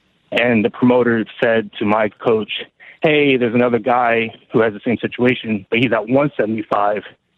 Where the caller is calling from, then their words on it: New Jersey, United States; I'm calling from New Jersey.